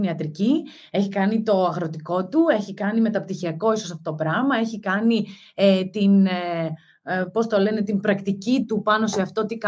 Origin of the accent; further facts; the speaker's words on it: Central Macedonia, Greece; μεγαλώνοντας ένα χωριό στη Βόρεια Ελλάδα, έξω από τη Θεσσαλονίκη